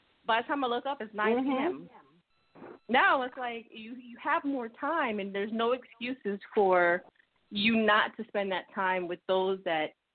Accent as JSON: {"language": "English", "region": "New York", "country": "United States", "said": "especially being in New York and being a New Yorker, you're on the go constantly."}